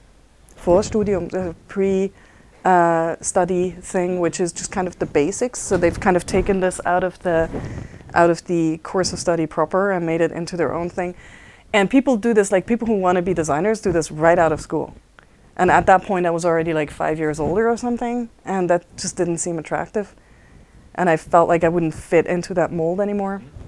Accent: Basel, Switzerland; I grew up just outside of Basel. Mm-hmm. And Basel is like the third biggest city in Switzerland, but Swiss cities are pretty small.

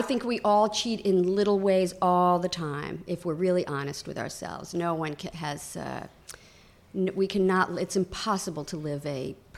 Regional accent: New York, United States; it's part of being a New Yorker and part of who I am

